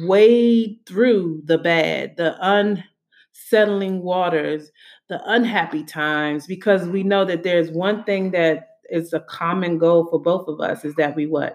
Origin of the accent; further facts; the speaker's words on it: Washington, District of Columbia, United States; born and raised in Washington, D.C. D.C., yes, yes, yes.